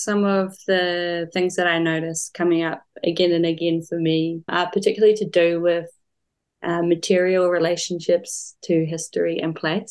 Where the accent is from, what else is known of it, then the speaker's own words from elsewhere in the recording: Marlborough, New Zealand; growing up in Marlborough, and actually because I studied in Christchurch, I used to travel between the two places quite a lot.